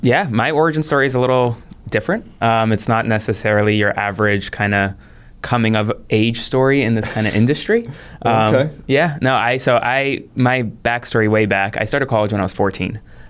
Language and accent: English; Florida, United States; We grew up in South Florida, so you run similar circles.